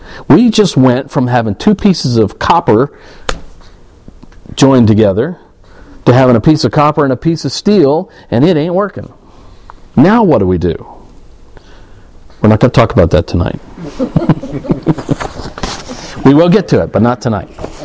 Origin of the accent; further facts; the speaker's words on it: the Carolinas, United States; Now, I grew up down south, okay? I grew up down in the Carolinas.